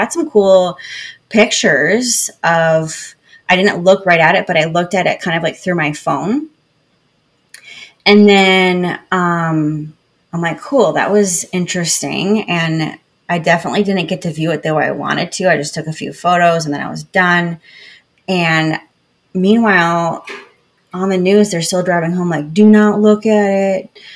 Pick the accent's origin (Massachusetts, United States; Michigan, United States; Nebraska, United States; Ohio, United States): Michigan, United States; also born or lived in North Carolina / San Francisco; the culture shock of living in San Francisco after growing up in West Michigan and being born in North Carolina